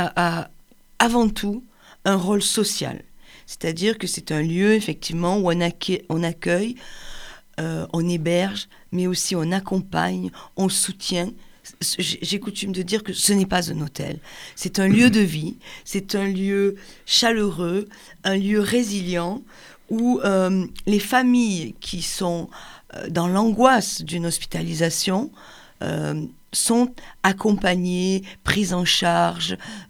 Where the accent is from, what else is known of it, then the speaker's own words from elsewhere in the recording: Montpellier, Occitanie, France; chaque fois que je dis « je suis de Montpellier », on me dit « oh là là, tu as de la chance, quelle belle ville !»